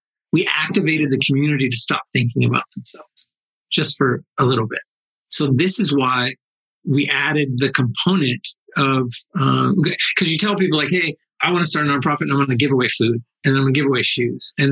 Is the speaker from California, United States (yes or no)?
yes; Los Angeles, California, United States; And I think in growing up in Los Angeles and working in Hollywood, it's not uncommon